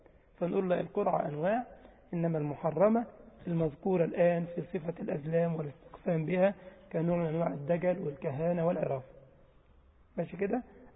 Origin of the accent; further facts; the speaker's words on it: Egypt; أحيانا نجيب لك كده العملة الفضية دي، بنسميها عندنا في مصر ملك ولا كتابة